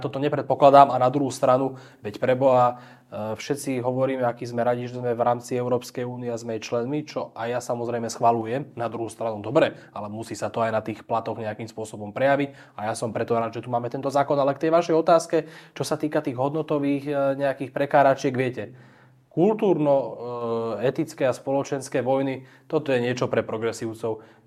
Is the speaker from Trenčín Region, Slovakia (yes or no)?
yes; Trenčín Region, Slovakia; ja pochádzam z Trenčianskeho kraja, kde mám tú čest byť aj podpredseda